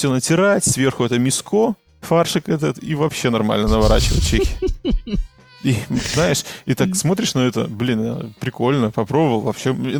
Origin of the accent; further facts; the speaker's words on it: Belarus; now in Prague, Czechia; Ну, я из маленького города, и когда я уезжал еще из Минска, там не было такого обилия